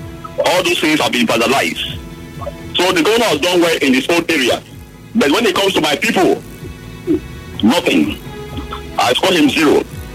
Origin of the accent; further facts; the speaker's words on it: Rivers, Nigeria; But let me be specific to my own people, where I come from. I am from a poor court in Kana local government area.